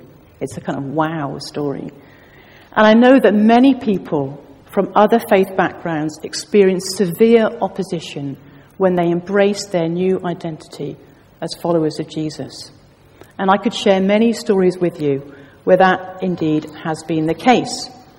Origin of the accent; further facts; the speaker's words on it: South West England, United Kingdom; even though I'm from Devon.